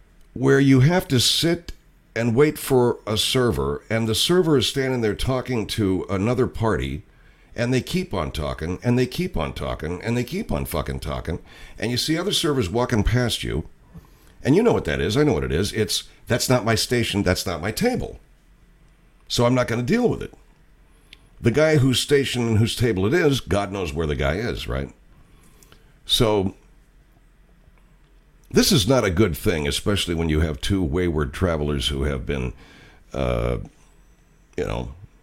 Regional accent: California, United States; because I come from California, and a lot of people from California vacation in Hawaii.

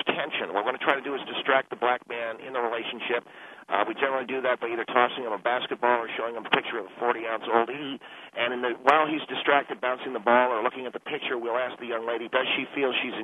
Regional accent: California, United States; now in Mississippi, United States; No, sir. In Mississippi, I come from California.

